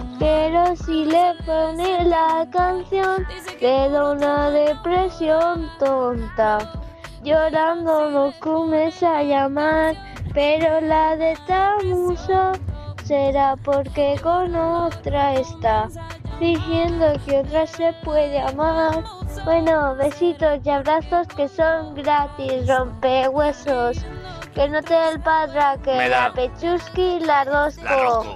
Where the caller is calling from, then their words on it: Vinaròs, Valencian Community, Spain; de Vinaros.